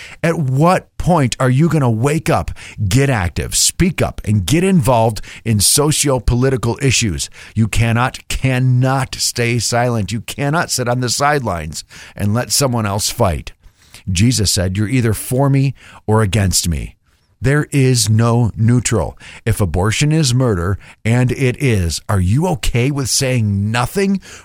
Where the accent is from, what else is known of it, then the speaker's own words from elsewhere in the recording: New York, United States; My home state of New York recently passed a bill